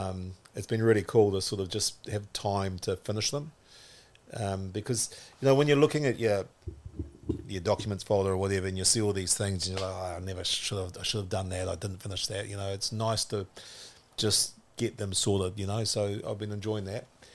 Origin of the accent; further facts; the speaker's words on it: Auckland, New Zealand; So I grew up in South Auckland. Early days in Green Lane, but then my college was at De La Salle College in Mangere.